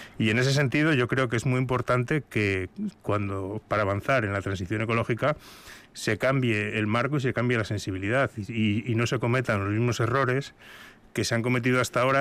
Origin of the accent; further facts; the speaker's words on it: Basque Country, Spain; como diputados vascos que estamos en el Congreso, pues también estamos haciendo un trabajo por nuestro país